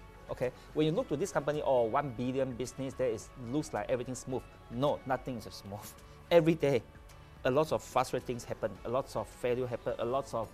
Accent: Skinchan, Malaysia; English is a second language; I'm from Skinchan. I stay in Klang, Ping Hwa High School since 1987. So 7 years staying there.

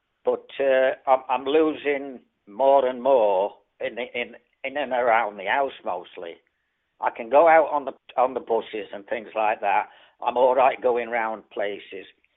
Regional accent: Featherstone, West Midlands, United Kingdom; now in Sutton-in-Craven, United Kingdom; I'm from Featherstone near Wolverhampton.

